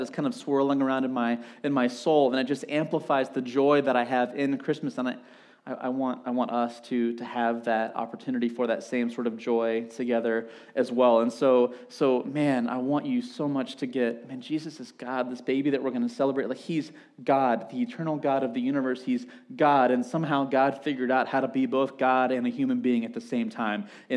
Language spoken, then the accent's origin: English; Amity, United States; Some of you are from Danville. I'm from Amity, right?